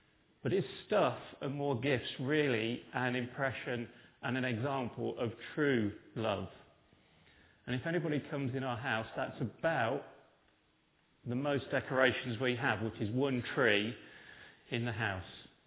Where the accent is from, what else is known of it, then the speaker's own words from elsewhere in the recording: Yorkshire and the Humber, United Kingdom; I come from North Yorkshire, where my mum comes from